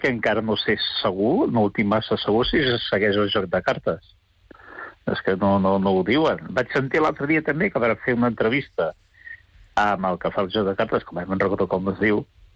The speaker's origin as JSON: {"language": "Catalan", "town": "Girona", "region": "Catalonia", "country": "Spain", "said": "Jo soc de Girona, però tots aquests motius els conec molt."}